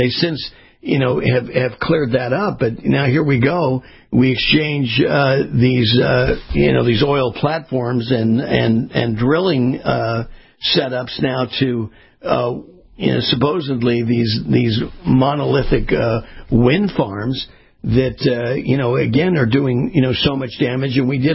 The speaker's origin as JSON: {"language": "English", "region": "California", "country": "United States", "tie": "born or raised there", "said": "I grew up on the West Coast in Orange County, California, where I spent my latter years in my life and experience in the Golden State."}